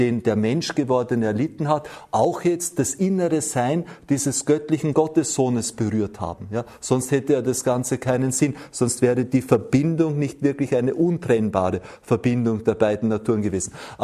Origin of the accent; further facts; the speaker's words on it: Austria; Bei uns in Österreich und ich glaube auch im bayerischen Raum gibt es diesen Brauch des heiligen Grabes